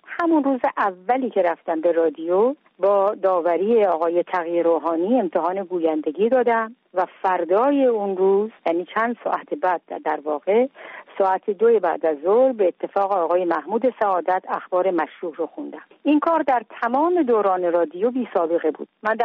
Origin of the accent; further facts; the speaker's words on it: Khoy, West Azerbaijan, Iran; born there; من در 8 آذر ماه 1319 در خوی به دنیا آمدم.